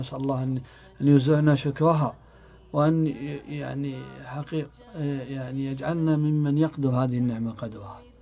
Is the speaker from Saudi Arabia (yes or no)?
yes; Saudi Arabia; أنا قابلت شاب في تركيا لما علم أني من السعودية ألح علي الحاح